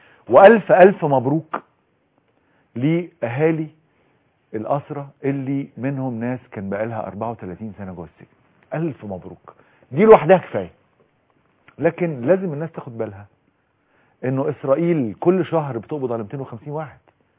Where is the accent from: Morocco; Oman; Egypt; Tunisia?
Egypt; احنا عندنا في سيناء